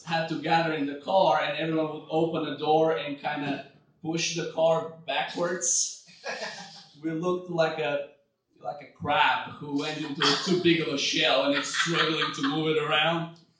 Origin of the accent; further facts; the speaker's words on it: Bulgaria; English is a second language; now in United States; I had just moved to the country. I came to America. I'm from Bulgaria. I'm not going to explain what that is. Google it. I moved from Bulgaria to America in 2006. So I just spent 10 years in the States.